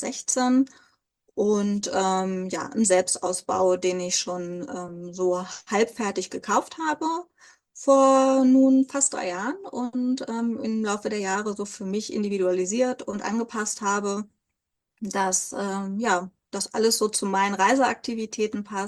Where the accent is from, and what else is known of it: Hannover, Lower Saxony, Germany